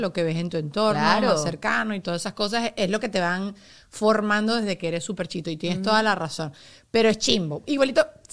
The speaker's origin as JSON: {"language": "Spanish", "country": "Venezuela", "said": "si somos los latinos, si somos los venezolanos"}